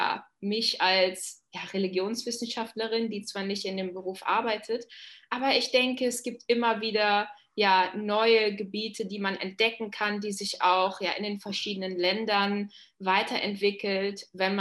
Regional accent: Germany; ich bin ja Deutsche, dementsprechend ja, sind meine Großeltern Christen und ja, Ich bin in einem christlichen Umfeld aufgewachsen

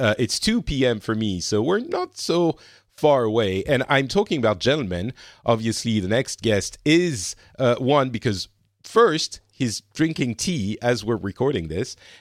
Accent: France; now in Finland; I'm currently in Finland, but I'm originally from France.

